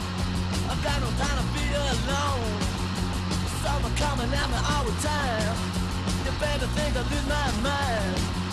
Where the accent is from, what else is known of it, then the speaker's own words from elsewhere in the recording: Canberra, Australian Capital Territory, Australia; my hometown of Canberra where I grew up, which is the government town in Australia.